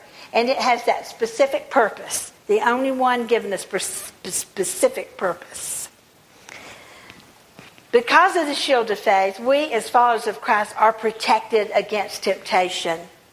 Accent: the South, United States; I'm from the South.

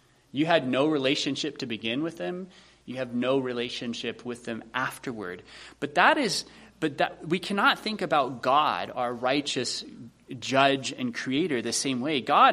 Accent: the South, United States; accent: southern; if I spoke too fast or you couldn't hear or understand through my slightly southern accent sometimes

